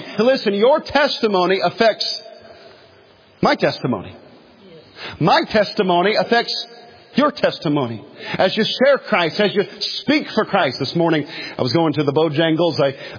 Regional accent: United States; Hey, I love being an American, but listen, I live for heaven.

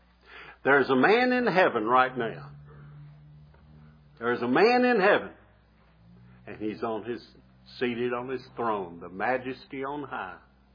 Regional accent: Bassett, Virginia, United States; my job at home, when we grew up in Bassett, Virginia, I had to take the garbage out to the trash barrel, and burn the trash.

